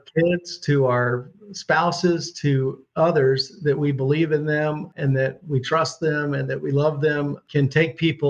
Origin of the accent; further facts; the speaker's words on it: Atlanta, Georgia, United States; I grew up in Atlanta, a fifth generation Atlantan. Although I did go to college in Florida, I consider Atlanta home